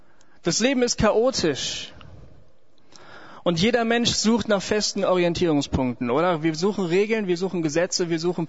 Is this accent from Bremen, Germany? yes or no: yes; Bremen, Germany; Ich bin in einem sozial eher schwachen Stadtteil aufgewachsen, in Bremen, meiner Heimatstadt.